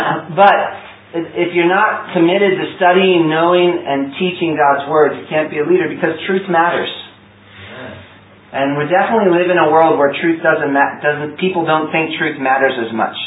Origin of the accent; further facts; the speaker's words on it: United States; accent: American; My problematic American accent. Which some people think I'm Irish, which I can never get.